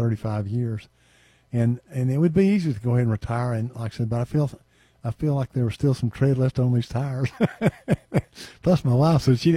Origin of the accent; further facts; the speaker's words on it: Georgia, United States; You know, I grew up in Hall County. I've been here all my life.